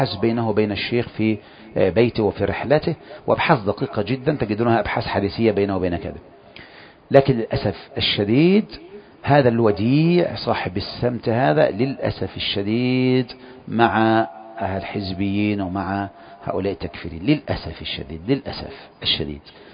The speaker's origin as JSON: {"language": "Arabic", "country": "Egypt", "accent": "Egyptian"}